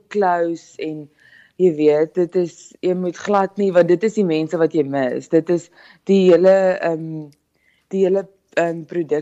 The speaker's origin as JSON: {"language": "Afrikaans", "region": "KwaZulu-Natal", "country": "South Africa", "lives_now": "Pretoria, South Africa", "said": "Ek kom van KwaZulu-Natal af en ek bly nou in Pretoria."}